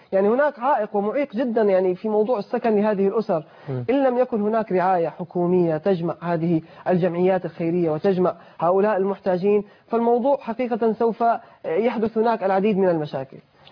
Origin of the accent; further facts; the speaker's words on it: Syria; now in Cairo, Egypt; ونحن بالفعل لم نشعر هنا، نحن كسوريين لم نشعر هنا في القاهرة بالغربة أبدا